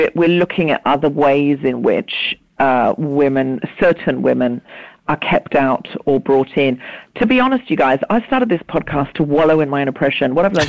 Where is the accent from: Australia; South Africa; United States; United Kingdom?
Australia; because I was raised in Australia